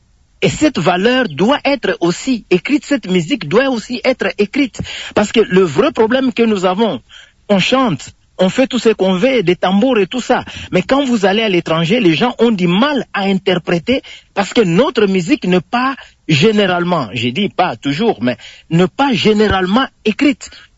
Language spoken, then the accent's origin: French; Kongo Central, DR Congo; En tout cas, moi, je suis du Congo central.